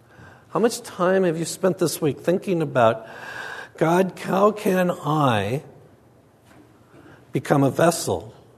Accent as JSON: {"language": "English", "region": "Minnesota", "country": "United States", "tie": "born or raised there", "said": "I grew up in Minnesota. The translation of the Bible we had in Minnesota was, be nice, do the right thing, don't embarrass your family, and you're a Christian."}